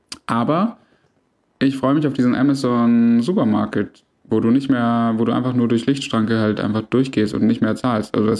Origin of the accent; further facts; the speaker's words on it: Swabia, Germany; Und ich, selbst ich als Schwabe, also wenn ich sparen möchte, dann werde ich das offensiv vortragen.